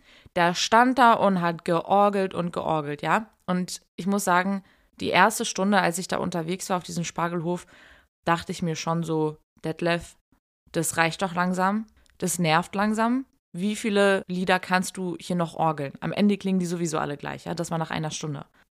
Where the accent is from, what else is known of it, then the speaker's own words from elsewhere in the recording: Hamburg, Germany; Also erst einmal komme ich aus Hamburg, ja? Ich komme aus Hamburg. Moin. Und ich rede wie ein Hafenkapitän